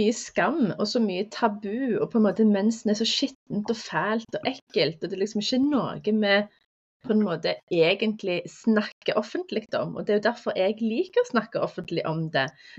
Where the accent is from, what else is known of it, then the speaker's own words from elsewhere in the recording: Stavanger, Rogaland, Norway; snart 39 år gammel kropp. Jeg er født og oppvokst i Stavanger